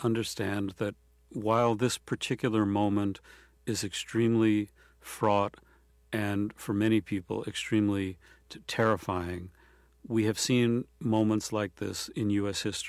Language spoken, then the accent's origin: English; Brooklyn, New York, United States; born there